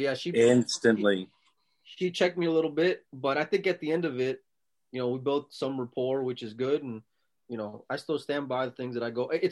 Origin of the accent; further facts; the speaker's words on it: the South, United States; I mean, I'm from the South. I'm right here on the coast.